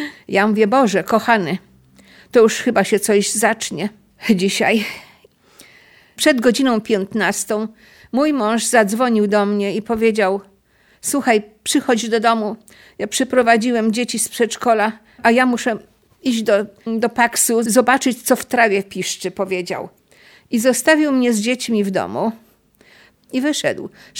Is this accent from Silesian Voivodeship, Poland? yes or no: no; Radom, Masovian Voivodeship, Poland; Ja i mój mąż, no i potem nasze dzieci, urodziliśmy się wszyscy w Radomiu. Radom był naszą kolebką.